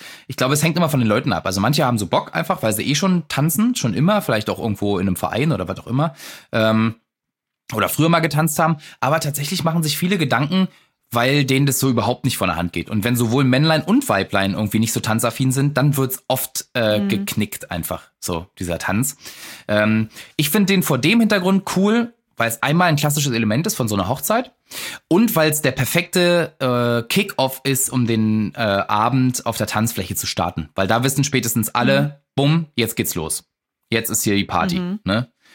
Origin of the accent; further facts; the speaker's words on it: East Germany, Germany; Ich habe keinen Zweitnamen. Bin Ossi.